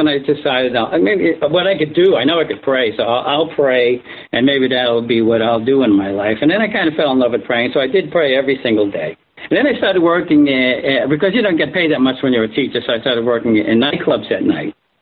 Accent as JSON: {"language": "English", "town": "Brooklyn", "region": "New York", "country": "United States", "tie": "born there", "said": "Well, yeah, you know, I was born in Brooklyn. I went to a parochial school."}